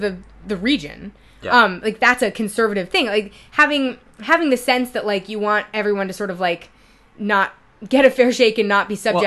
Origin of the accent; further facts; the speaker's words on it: New York, United States; But only interesting to me, and I think interesting to me specifically as a New Yorker.